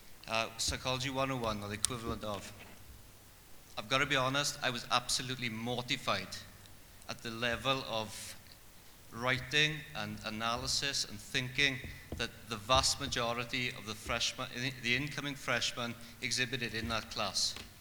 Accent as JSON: {"language": "English", "region": "Wales", "country": "United Kingdom", "tie": "born or raised there", "moved": "yes", "lives_now": "Brecksville, United States", "said": "I live at 9505 Bar Road in Brecksville. You may guess from my accent, I didn't grow up in this local school district. I grew up in Wales."}